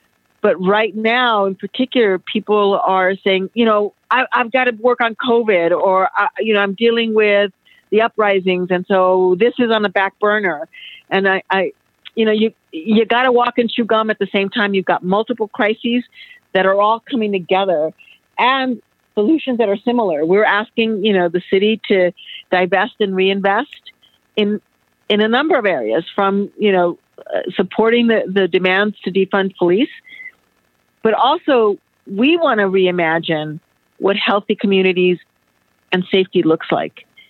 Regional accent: Los Angeles, California, United States; You know, I grew up in Pico Union and watched, you know, the civil rights movement.

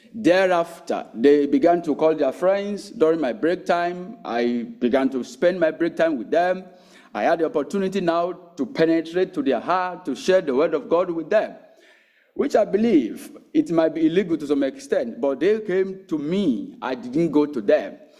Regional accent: Nigeria; Originally, I'm from Nigeria.

